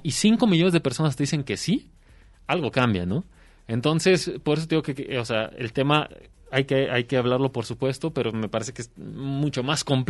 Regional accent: Mexico; acá en México, uno de los que ya forma parte de nuestra cultura popular y nuestra cultura como mexicanos

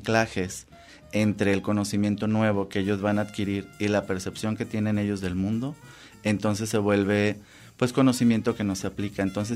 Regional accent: La Huerta, Jalisco, Mexico; also born or lived in Tomatlán; Soy originario de un pueblo de la costa de Jalisco, se llama La Huerta.

